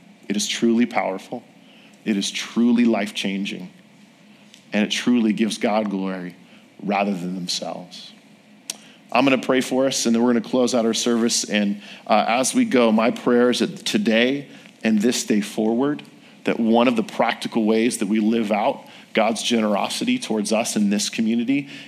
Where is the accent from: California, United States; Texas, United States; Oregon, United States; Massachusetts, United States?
California, United States; or it's super rainy outside and I'm from California and I don't want to go outside